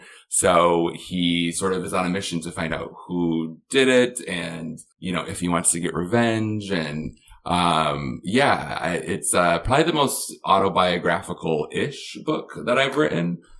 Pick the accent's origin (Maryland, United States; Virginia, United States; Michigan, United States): Michigan, United States; I'm originally from Michigan.